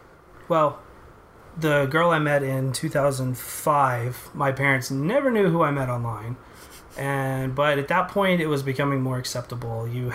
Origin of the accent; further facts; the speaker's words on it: Taylor, United States; you live in my hometown where I grew up and graduated high school.